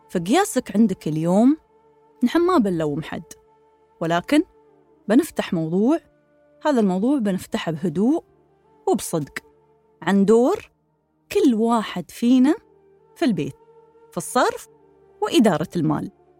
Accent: United Arab Emirates; في بيوت وايد عندنا في الإمارات

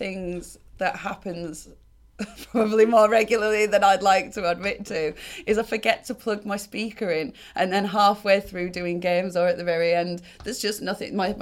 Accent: North West England, United Kingdom; accent: Cumbrian; "No, I'm from Cumbria." And they hear this broad, like, Cumbrian accent come out

